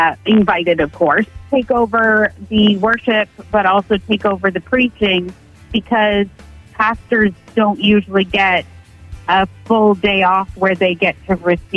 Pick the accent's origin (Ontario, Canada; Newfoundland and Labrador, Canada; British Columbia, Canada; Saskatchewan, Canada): Ontario, Canada; also born and raised in Central Ontario.